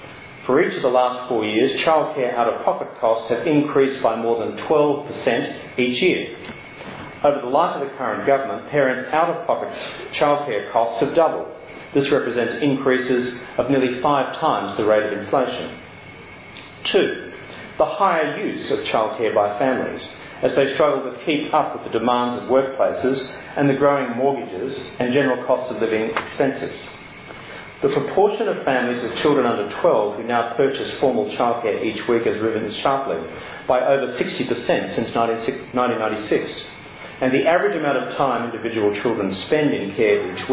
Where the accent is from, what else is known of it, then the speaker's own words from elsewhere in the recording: Queensland, Australia; In my home state of Queensland